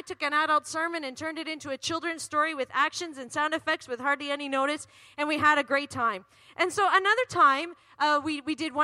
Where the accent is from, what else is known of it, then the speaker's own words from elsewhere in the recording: Canada; "Hi, yais Canada, I'm from Canada.